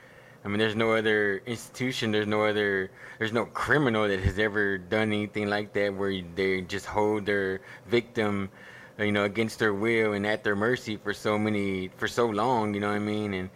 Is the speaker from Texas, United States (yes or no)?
yes; Corpus Christi, Texas, United States; also born or lived in Houston, United States; I'm from Corpus Christi, Texas. Okay. Mm-hmm. Born and raised most of my life. I spent a few years, some of my childhood in Houston, and then ended up going back to Corpus around 7-8 years old